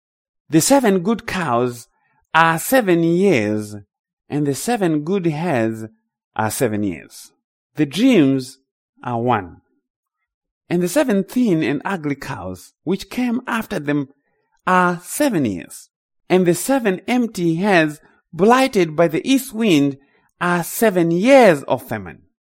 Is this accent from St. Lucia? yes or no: no; Zimbabwe; And I can speak here as someone who comes from Zimbabwe, growing up in Zimbabwe.